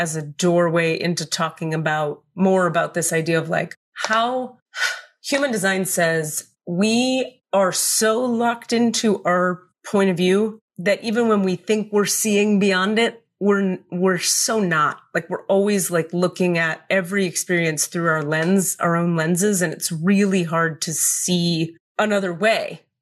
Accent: Miami, Florida, United States; I grew up in Miami, very dynamic, very mixed race, mixed ethnicity

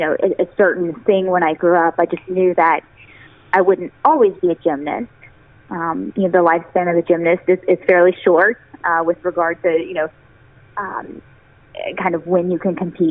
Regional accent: Oklahoma, United States; I grew up in Oklahoma. My family, we really didn't know anything about the Olympics.

